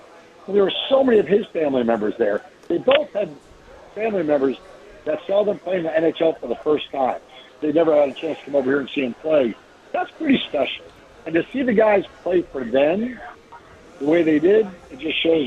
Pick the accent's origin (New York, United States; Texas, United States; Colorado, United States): New York, United States; also born or lived in Michigan / St. Louis / Tampa / D.C.; growing up in New York, moving to Michigan, St. Louis, Tampa, D.C., and then now here.